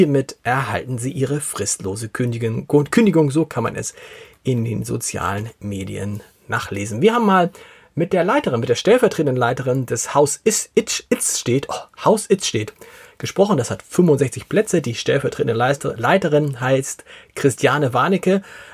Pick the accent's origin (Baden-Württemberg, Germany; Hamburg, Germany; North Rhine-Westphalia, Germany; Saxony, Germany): Hamburg, Germany; Und was Homeoffice betrifft, da sind wir Hamburger fast bundesweit Spitze.